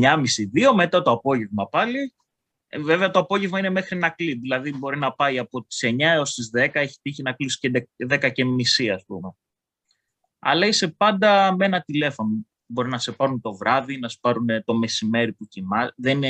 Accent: Athens, Attica, Greece; Εγώ είμαι, εντάξει, από την Αθήνα, γεννήθηκα μεγάλο στην Αθήνα, πήγα στο εξωτερικό για σπουδές, γύρισα. Ήθελα να φύγω από την Αθήνα.

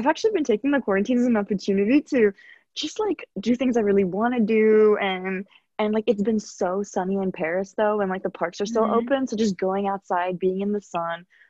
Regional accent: Hong Kong; and I grew up in Hong Kong.

